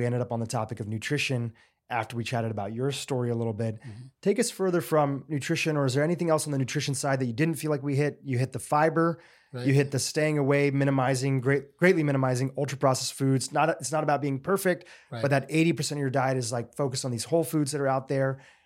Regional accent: Kenya; born there; I wasn't born in India. Neither were you, but I was born in Kenya. My grandparents, my parents are all born in Gujarat.

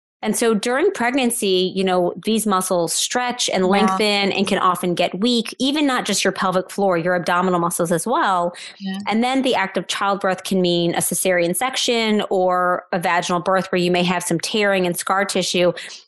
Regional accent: New Orleans, Louisiana, United States; I live in New Orleans, Louisiana, which is my hometown.

